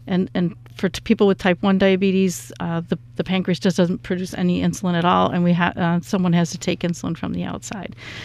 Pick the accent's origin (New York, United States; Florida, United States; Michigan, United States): New York, United States; Phelps; Well, I do live in Clifton Springs. I grew up in the Phelps-Clifton area